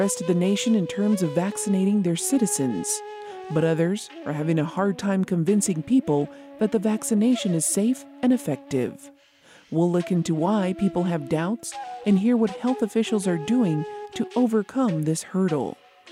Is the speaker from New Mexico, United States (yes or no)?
yes; Isleta Pueblo, New Mexico, United States; You're listening to Native America Calling. … from Mesleta Pueblo